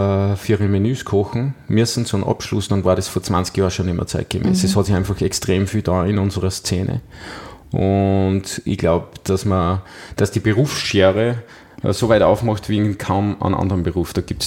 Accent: Upper Austria, Austria; ich bin am Fuße des Siriuskugels aufgewachsen. Mhm. Die ersten also 7 Lebensjahre meiner Kindheit.

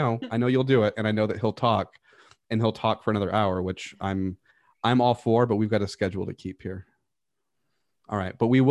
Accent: Midwest, United States; Well, that's because we're from the Midwest.

